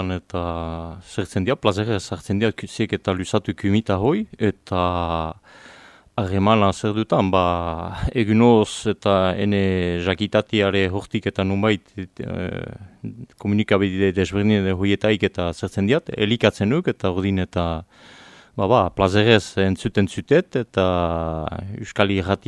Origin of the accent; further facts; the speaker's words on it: Pagola, Nouvelle-Aquitaine, France; Bo, pagolara nuk sortzez, nuk dakizien bezala urdin eta nuk eta hoi hartino pagolan bizi izan